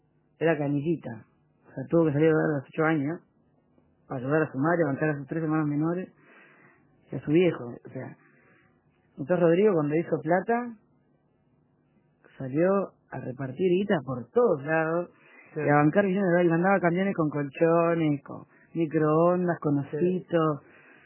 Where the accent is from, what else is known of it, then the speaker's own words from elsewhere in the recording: Montevideo, Uruguay; Yo me crié en Punta Carretas, amo ese barrio.